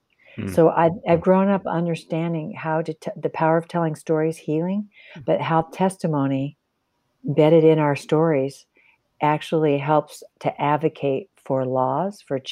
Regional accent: Seattle, Washington, United States; I was born and raised in Seattle.

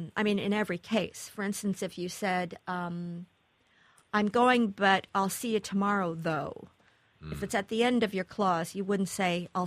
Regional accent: Midwest, United States; moved away; Well, you know, I come from the Midwest, where people don't seem to confuse bring and take, but I noticed as soon as I moved to the East, and this is about 1980

